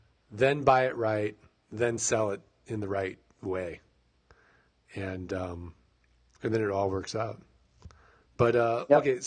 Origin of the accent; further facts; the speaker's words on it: St. Louis, Missouri, United States; also born or lived in Kansas City; I lived in Kansas City, but I'm a Rams fan. I'm from St. Louis.